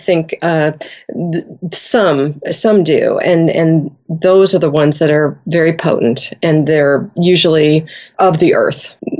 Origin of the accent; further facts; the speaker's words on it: Iowa, United States; So I grew up in Iowa. My father was a farmer.